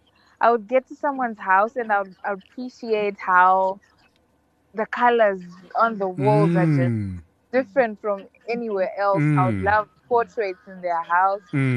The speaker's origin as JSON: {"language": "English", "region": "Harare", "country": "Zimbabwe", "tie": "born there", "said": "I was born here in Harare, Zimbabwe."}